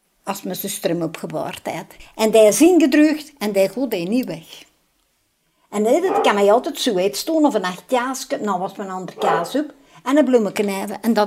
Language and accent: Dutch; Geraardsbergen, East Flanders, Belgium; Maar het is met dat ik van Gerardsbergen zijn. Am ik mijn echte steen van Gerardsbergen.